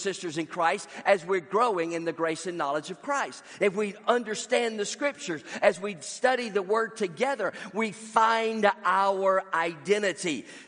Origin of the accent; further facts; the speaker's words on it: Birmingham, Alabama, United States; born there; I was brought home from the West End Baptist Hospital in Birmingham, Alabama, for God's forever family, to a godly family.